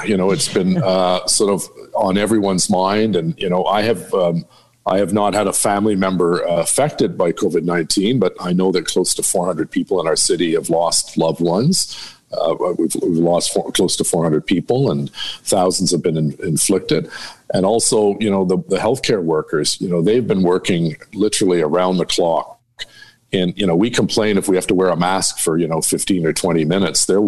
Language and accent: English; Quebec, Canada; because I grew up in the Laurentians in Quebec skiing